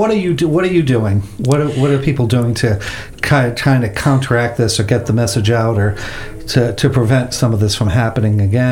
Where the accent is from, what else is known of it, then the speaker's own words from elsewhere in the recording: Rhode Island, United States; Well, I'm from Rhode Island, so Rhode Island, there's tons of Italian, so most of the baker shops are Italian pastry